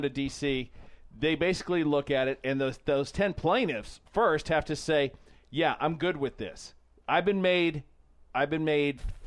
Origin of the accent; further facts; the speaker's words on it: California, United States; Okay, I only played with light-skinned people because I grew up in South Orange County.